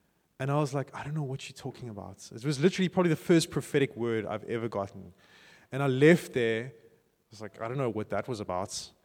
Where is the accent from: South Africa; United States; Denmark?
South Africa; Phalaborwa, Limpopo; also born or lived in Cape Town; I grew up in Zanin and Palabora, like Northern Province, for the beginning part of my life, before high school.